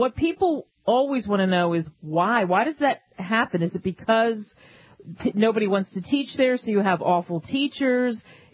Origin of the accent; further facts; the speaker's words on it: Pennsylvania, United States; When I was a kid, I grew up outside of Philly, and that's what we did.